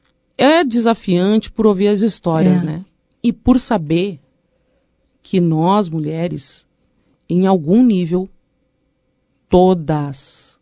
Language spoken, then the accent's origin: Portuguese; Rio Grande do Sul, Brazil; also born or lived in Salvador; ah, mas você considera mais baiana ou gaúcha? Eu disse, eu sou baianuxa. É isso que eu sou, baianuxa.